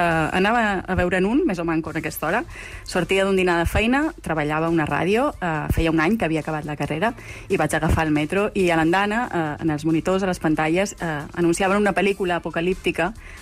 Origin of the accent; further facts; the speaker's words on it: Balearic Islands, Spain; moved away as an adult; now in Barcelona, Spain; Jo visc a Barcelona perquè vaig venir a fer periodisme i ja em vaig quedar aquí, no? Vaig arribar de Mallorca l'any 1995